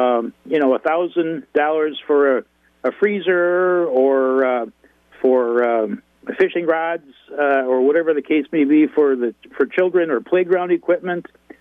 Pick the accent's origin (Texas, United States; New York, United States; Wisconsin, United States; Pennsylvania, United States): Wisconsin, United States; Beaver Dam; also born or lived in Illinois; I was born and raised here in Beaver Dam, but part of the time we were in Illinois